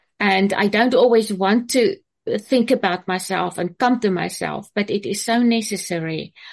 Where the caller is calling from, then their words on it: South Africa; compulsive overeater. I'm joining from South Africa today.